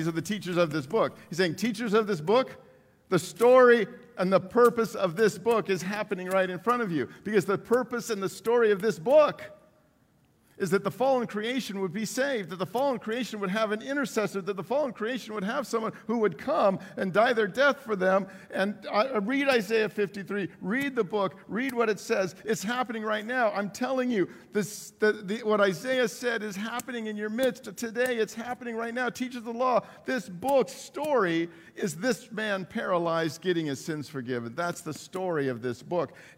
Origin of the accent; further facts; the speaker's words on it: San Bernardino, California, United States; He went to this conference at the Arrowhead Springs Hotel in San Bernardino, California, my hometown.